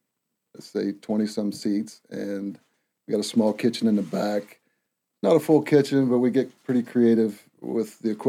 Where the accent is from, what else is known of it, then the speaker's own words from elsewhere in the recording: West Virginia, United States; now in North Carolina, United States; From West Virginia.